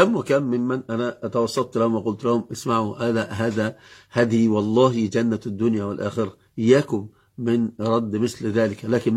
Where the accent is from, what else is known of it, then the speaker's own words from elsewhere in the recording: Upper Egypt, Egypt; أنا أصلا يعني من الصعيد تعجبت